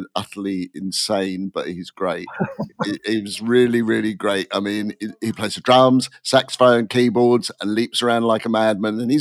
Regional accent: England, United Kingdom; All of us have been talking about growing up in England and having certain things and certain little touch points.

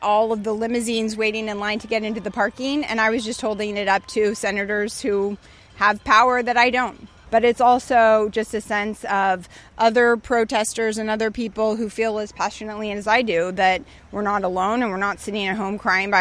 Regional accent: California, United States; now in Arlington, United States; I'm originally from California, but I moved here a year ago.

